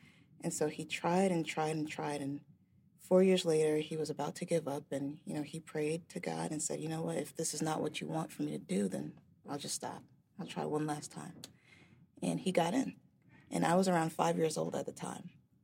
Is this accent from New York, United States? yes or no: yes; Bronx, New York, United States; So I grew up in the Bronx near White Plains Road.